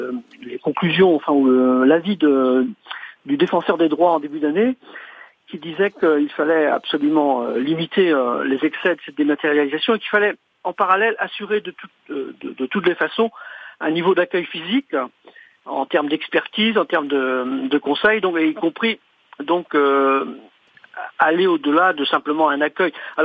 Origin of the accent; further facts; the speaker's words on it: Brittany, France; Je suis originaire du Morbihan